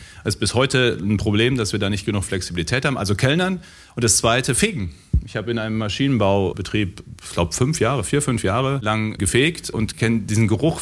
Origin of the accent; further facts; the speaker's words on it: North Rhine-Westphalia, Germany; Ich komme aus dem Westmünsterland, direkt von der niederländischen Grenze. Ich bin 6 Kilometer von der Grenze groß geworden. Die größte Stadt bei uns ist Enschede, direkt hinter der niederländischen Grenze, 120.000 Einwohner.